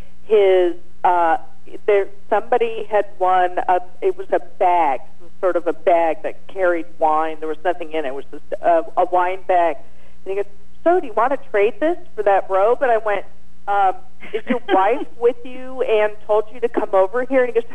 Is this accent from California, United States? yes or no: yes; Santa Rosa, California, United States; I come from Santa Rosa. Our airport flies directly to Seattle now.